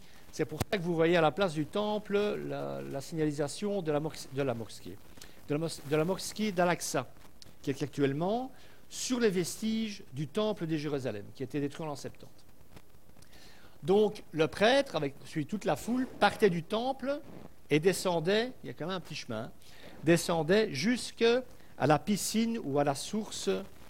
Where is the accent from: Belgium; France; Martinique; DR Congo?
Belgium; Alors on ne s'en rend pas compte, en tout cas nous en tant que Belges